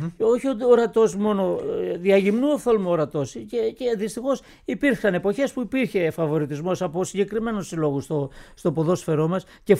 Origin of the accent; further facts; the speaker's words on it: Sfakiotes, Ionian Islands, Greece; Το χωριό μου στη Λευκάδα είναι, μάλλον ο δήμος μου στη Λευκάδα αποτελείται από 7 χωριά και λέγεται Σφακιώτες. Έχουμε έρθει από τα Σφακιά της Κρήτης